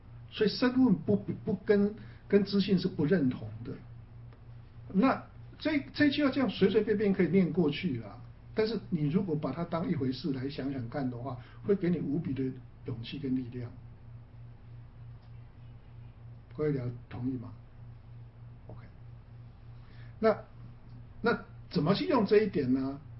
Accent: China; 就符合我们中国人讲过一句话嘛

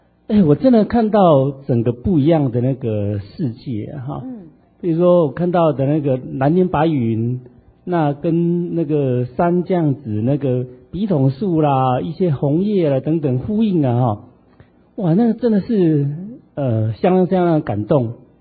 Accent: Taitung County, Taiwan; 因为我是在台东长大的，一天到晚都到海边去啊

